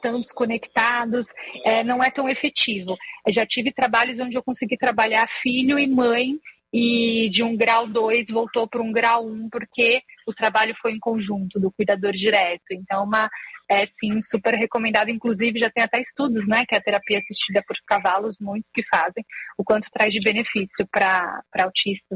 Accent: São Paulo, Brazil; Eu vim de São Paulo, eu sou paulistana.

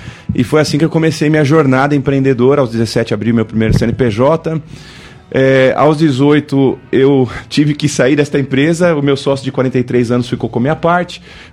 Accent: São Paulo, Brazil; born there; now in São João da Boa Vista, Brazil; Nasci em São Paulo, exato.

